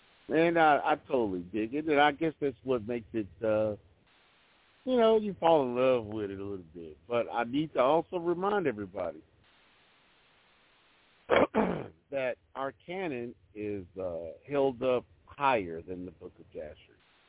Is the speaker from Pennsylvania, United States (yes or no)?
no; Texas, United States; I'm a Texan, y'all. I'm from the South, a trucker by trade.